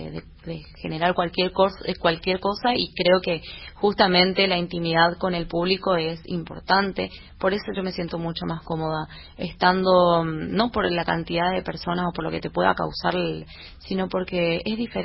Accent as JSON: {"language": "Spanish", "region": "Corrientes", "country": "Argentina", "said": "mi mamá es mercedeña, bueno, yo soy de Corrientes, pero tengo sangre de Mercedes."}